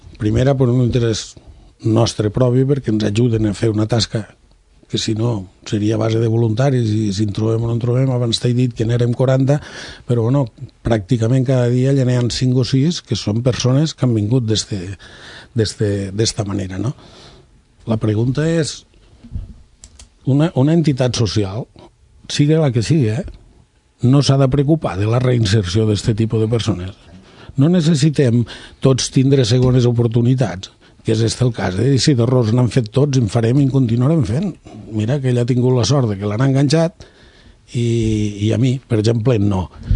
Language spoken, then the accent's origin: Catalan; Catalonia, Spain; jo vinc de les Terres de l'Ebre, suposo que per la forma de parlar se m'haurà descobert la procedència.